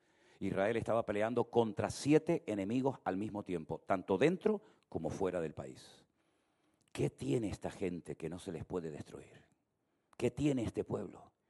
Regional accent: Caracas, Capital District, Venezuela; Yo nací en Caracas, Venezuela, hace 64 años atrás. Y Venezuela, cuando yo viví mis 10 primeros años de mi vida, era los Estados Unidos hablando en español.

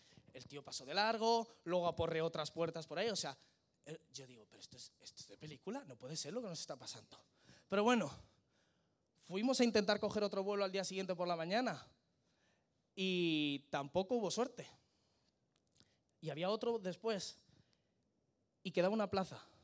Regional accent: Spain; Yo en el mostrador, como buen español, me enfadé.

